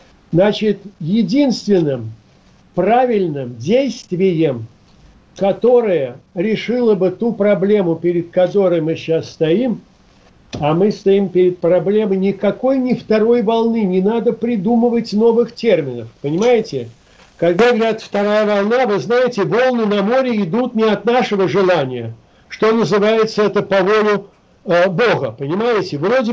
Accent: Moscow, Russia; Вот мы, москвичи

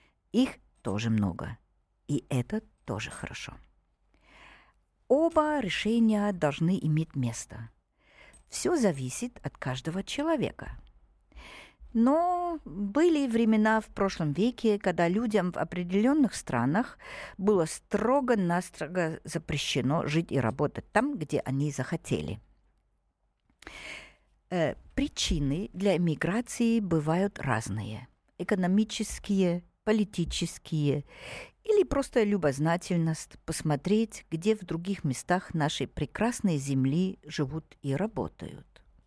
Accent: Germany; now in Russia; Я из Германии приехала в Россию здесь работать, найти свое счастье.

